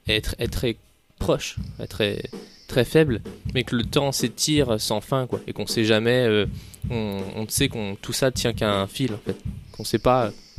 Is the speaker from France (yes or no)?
yes; Locmalo, Brittany, France; Moi, j'ai toujours pratiquement toujours habité à Locmalo. C'est un petit bled près de Pontivy.